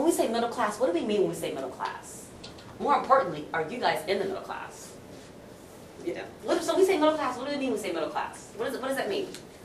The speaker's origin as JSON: {"language": "English", "town": "Los Angeles", "region": "California", "country": "United States", "also_born_or_lived": "Chapel Hill / Maryland", "said": "I've been telling everybody that I'm from Los Angeles, so I come from a big city, and then I spent some time in North Carolina, Chapel Hill, and that's a small college town."}